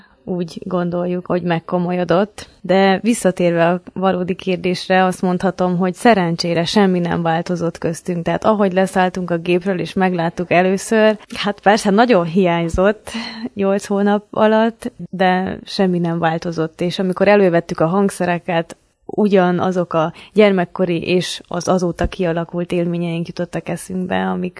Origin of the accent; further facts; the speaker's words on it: Vojvodina, Serbia; délvidéki magyarként tudjuk azt, hogy milyen úgy élni kisebbségbe